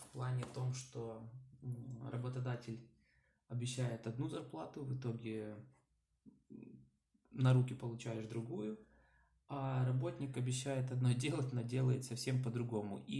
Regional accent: Ukraine; Мы сами из Украины.

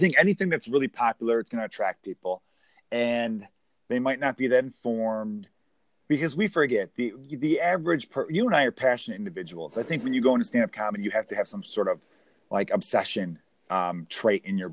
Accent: Chicago, Illinois, United States; We grew up in Chicago in apartment buildings next to each other.

